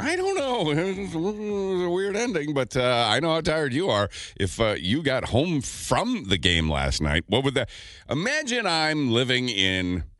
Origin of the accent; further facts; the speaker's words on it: Brandon, Manitoba, Canada; I don't know what any of that is. I'm from Brandon.